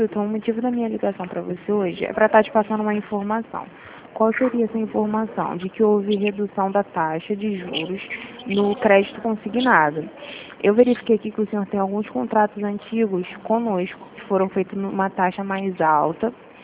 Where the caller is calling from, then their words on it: Rio de Janeiro, Brazil; eu falo do Rio, mas a gente é da Central.